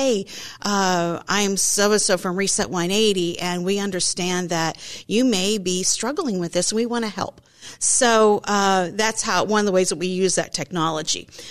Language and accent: English; Ashburn, United States; Me, I grew up in Ashburn, went with cornfields and dirt roads, and to know that my community, the region I grew up in, is facing and struggling with this on a daily basis was horrifying.